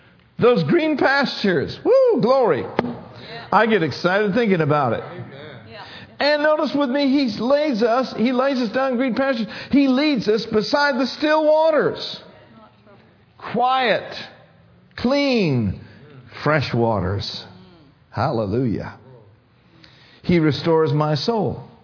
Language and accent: English; Minnesota, United States; You know, I grew up in Minnesota, and we drive up to Wisconsin all the time